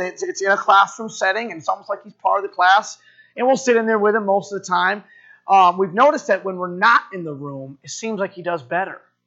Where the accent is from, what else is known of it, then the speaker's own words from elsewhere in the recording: Massachusetts, United States; I learned it in Christian Academy growing up in Massachusetts.